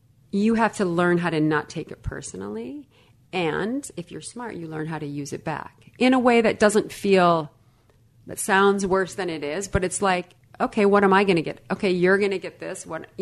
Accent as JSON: {"language": "English", "region": "Illinois", "country": "United States", "tie": "born or raised there", "said": "I mean, I grew up in Illinois, a small town, 1 hour or 60 miles west of Chicago. Blue collar family."}